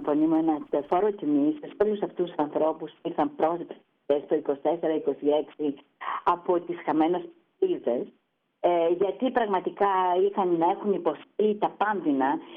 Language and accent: Greek; Greece; Όμως, το να εκπροσωπείς τη χώρα σου, ακόμα και τον εαυτό σου σαν Ελληνίδα, σε μια μεγάλη τέτοια έκθεση διεθνή, είναι πάρα πολύ μεγάλο γεγονός.